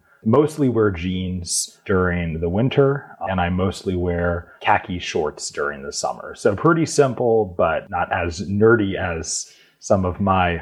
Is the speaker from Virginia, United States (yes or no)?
yes; Virginia Beach, Virginia, United States; I'm from Virginia Beach. There's a company called WRV, Hotline, 17th Street. And where I came from, it's very common to wear those style of shirts.